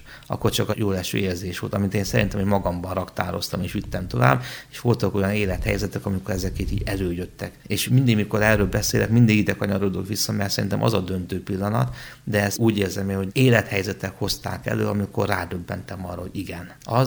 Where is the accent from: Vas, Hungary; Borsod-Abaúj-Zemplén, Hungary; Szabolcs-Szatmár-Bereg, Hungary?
Szabolcs-Szatmár-Bereg, Hungary; Nyírbogdány; hiszen én nyírbogdányi származású vagyok